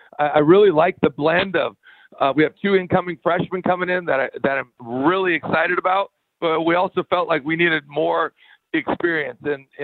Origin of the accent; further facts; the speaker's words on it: Stephen, Minnesota, United States; I'm a guy from Stephen, Minnesota, graduated number two in my class. There were 18 of us.